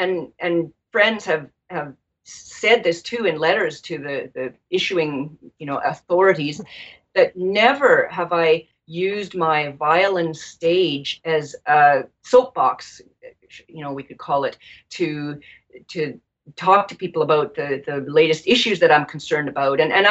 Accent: Canada; it's better to hide your German heritage growing up in Canada. But at home, it was wonderful. We spoke German at home.

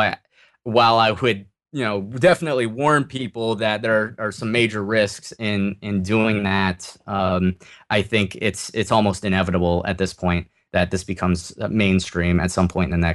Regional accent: California, United States; I grew up here in California. My ancestors actually were among the founders of the state here.

